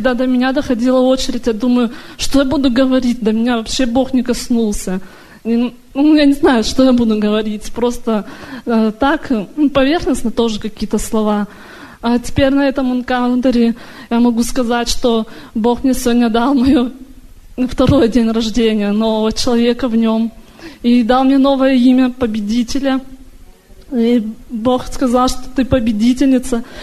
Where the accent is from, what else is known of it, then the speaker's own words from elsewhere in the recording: Portland, Oregon, United States; я из Портленда, штата Орегон.